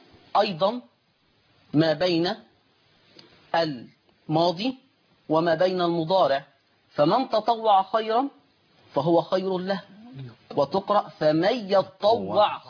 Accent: Upper Egypt, Egypt; accent: Upper Egyptian (Sa'idi); لهجتنا في صعيد مصر

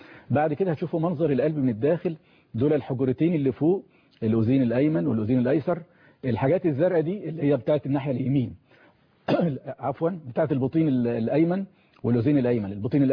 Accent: Egypt; لان احنا عندنا في مصر كده نموذج معين

